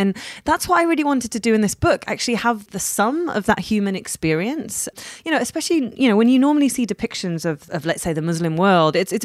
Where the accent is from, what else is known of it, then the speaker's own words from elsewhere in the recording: United Kingdom; I'm British, but I'm of, you know, Iranian and Pakistani descent.